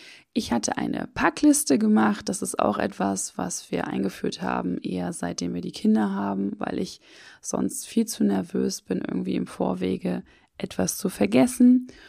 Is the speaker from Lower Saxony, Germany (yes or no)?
no; Hamburg, Germany; Und zwar war ich jetzt eine Woche mit unseren beiden Kindern in meiner Heimat in Hamburg zu Besuch bei meinen Eltern.